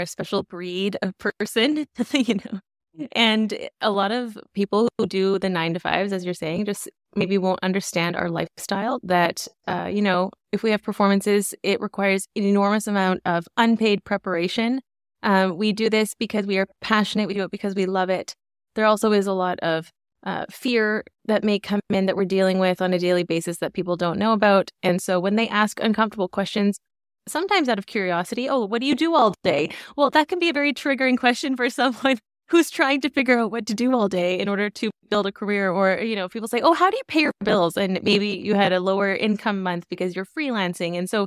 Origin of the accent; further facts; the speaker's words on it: Grand Prairie, Alberta, Canada; when I grew up in Grand Prairie, Alberta, I had to drive 5 hours to get to the next city.